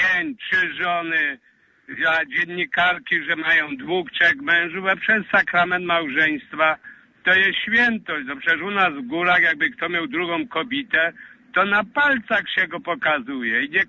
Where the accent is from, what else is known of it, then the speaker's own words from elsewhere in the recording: Lesser Poland, Poland; Ja akurat pochodzę ze Skalnego Podhala i u nas z pokolenia na pokolenie przekazywana jest nauka naszych przodków.